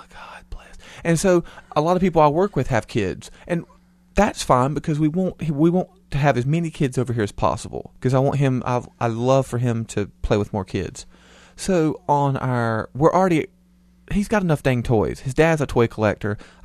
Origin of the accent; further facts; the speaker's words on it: the South, United States; We're from the South, and it's like